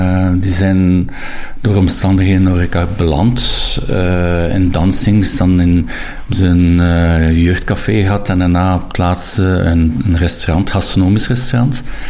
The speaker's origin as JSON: {"language": "Dutch", "town": "De Panne", "region": "Flanders", "country": "Belgium", "said": "En ik ben daar ook geboren, dus ik ben West-Vlaming."}